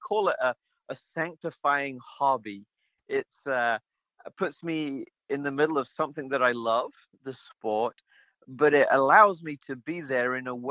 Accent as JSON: {"language": "English", "region": "England", "country": "United Kingdom", "tie": "born or raised there", "moved": "as an adult", "lives_now": "United States", "said": "But I grew up in England. That was home for the first half of my life, and my family, my parents and siblings and their spouses and kids, nieces and nephews are all over in England still. I came to the U.S."}